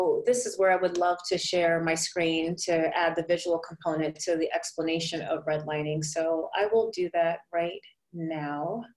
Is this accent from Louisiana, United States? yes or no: no; Massachusetts, United States; also born or lived in Boston; now in Baltimore, United States; I was living in Boston. I'm from Massachusetts. I lived in Boston for several years before relocating to Baltimore.